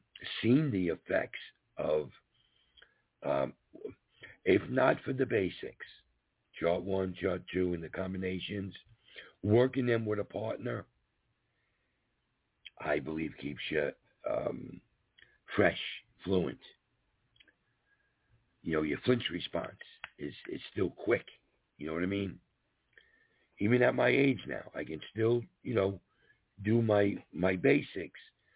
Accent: New York City, New York, United States; My big thing was I come from New York City, You know, I had the Yankees and the Mets, and I wanted to play baseball. So in my town, where I lived in Lindenhurst

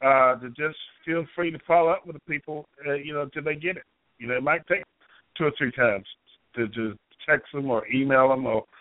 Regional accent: North Carolina, United States; now in Myrtle Beach, United States; I'm in Myrtle Beach, South Carolina, but I'm from North Carolina.

